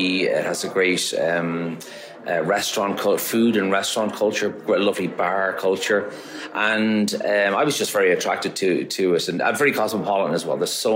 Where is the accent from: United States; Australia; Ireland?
Ireland; Maynooth, Leinster; also born or lived in Dublin; now in Galway, Ireland; Yeah, I mean, I'm originally from Dublin. I grew up just outside at a place called Maynooth, and I traveled to Galway in 1999 for the summer.